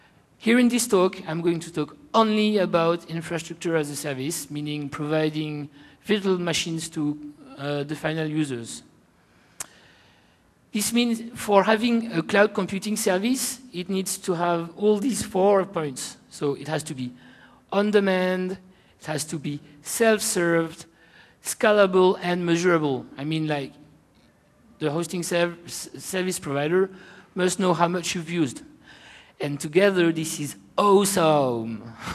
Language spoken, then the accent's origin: English; France; accent: French; English is a second language; I hope you'll be able to cope with my silly French accent.